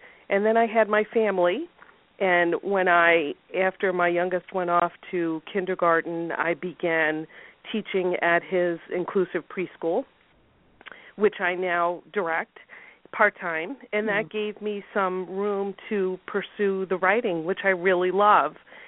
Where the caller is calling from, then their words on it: Syracuse, New York, United States; I am calling in from Syracuse, New York, Central New York